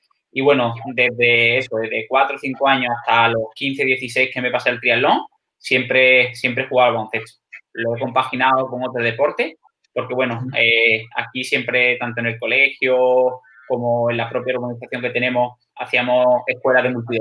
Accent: Málaga, Andalusia, Spain; yo soy de Málaga y bueno, me he criado casi toda mi vida aquí en Málaga, he pasado todo desde pequeñito, toda la juventud, hasta que bueno, sí que cuando ya empecé la universidad y empecé a lo mejor a competir en triatlón, sí que ya salí bastante de mi ciudad

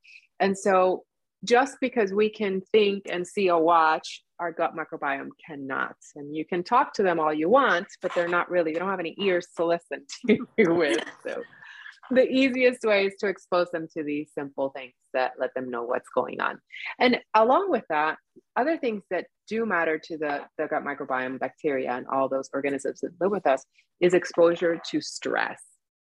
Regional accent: Florida, United States; I'm from Florida, so I'm just going to say I'm a gator when I don't get enough sleep.

